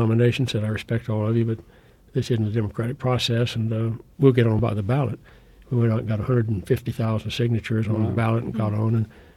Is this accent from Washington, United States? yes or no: no; Texas, United States; I'm from Texas, you're from Texas, there are too many Texans.